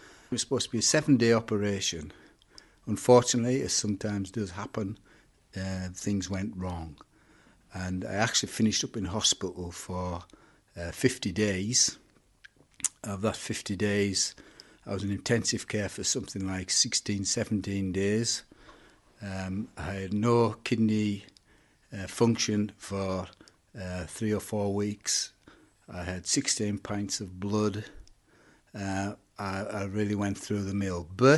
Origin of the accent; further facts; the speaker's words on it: Cockermouth, North West England, United Kingdom; I'm from Cockermouth.